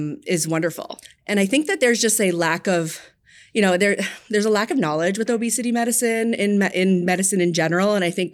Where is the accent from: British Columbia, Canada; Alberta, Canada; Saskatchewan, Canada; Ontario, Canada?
Ontario, Canada; Toronto; now in Buffalo, United States; So I'm originally from Toronto, and we decided to move.